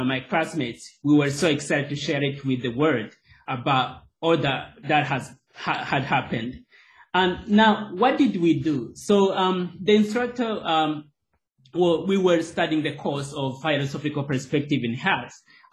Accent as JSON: {"language": "English", "country": "Rwanda", "said": "I am from Rwanda, East Africa, which is where I did my undergraduate nursing training and my master's in global health delivery."}